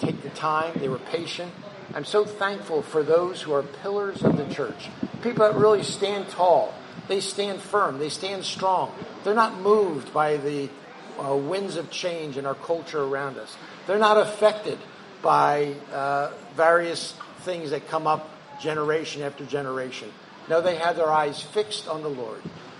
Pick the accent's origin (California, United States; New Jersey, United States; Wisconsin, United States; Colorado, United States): New Jersey, United States; I grew up in the Jersey Shore, and during the summer months, loved to go crabbing.